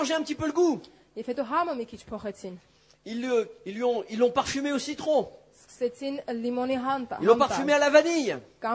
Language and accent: French; Hauts-de-France, France; Moi, déjà, je suis un ch'ti, alors, vous voyez.